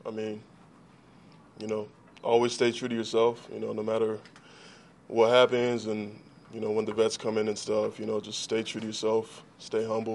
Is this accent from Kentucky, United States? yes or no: yes; Bowling Green, Kentucky, United States; also born or lived in Bolingbrook, Illinois; Yeah, so I was born in Cook County Hospital, 95, and then I moved to Bolingbrook, the suburbs, lived there till I was 8, and then I moved to Bowling Green, Kentucky, so.